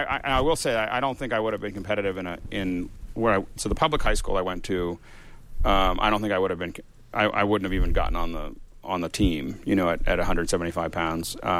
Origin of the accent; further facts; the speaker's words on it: Pennsylvania, United States; Yeah, Pennsylvania. So, I mean, we grew outside of Pittsburgh, but where I grew up.